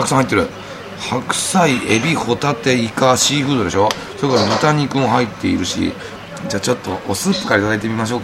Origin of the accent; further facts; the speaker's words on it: Niigata, Japan; 私あの生粋の新潟人ですから、これ薄めずにやっぱ飲むんですね。